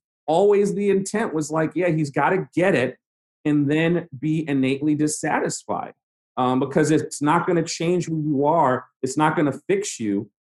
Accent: Brooklyn, New York, United States; also born or lived in North Carolina; When I was young, growing up in Brooklyn during summers, I would always get sent down to North Carolina for the summer when I was really young.

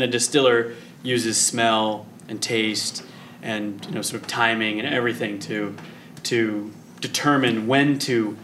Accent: United States; I grew up in Montgomery County, which has the worst water ever

